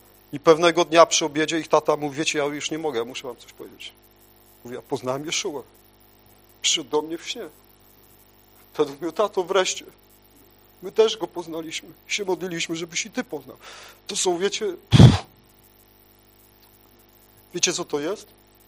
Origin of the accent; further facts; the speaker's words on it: Świdnik, Lublin Voivodeship, Poland; Ja mówię, a ze Świdnika, tak, koło Lublina.